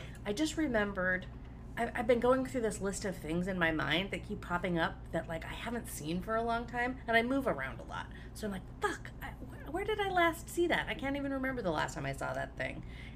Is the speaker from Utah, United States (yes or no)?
yes; Salt Lake City, Utah, United States; I feel like, a very accurate representation of growing up in the Salt Lake area in the, you know, late 80s, early 90s.